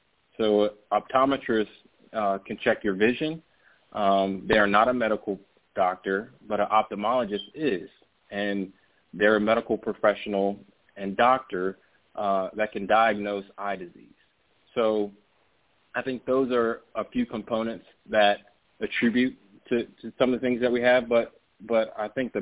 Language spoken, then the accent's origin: English; SeaTac, Washington, United States; I grew up in SeaTac, Seabridge Court, and the closest grocery store was a corner store, and there's no fresh produce there.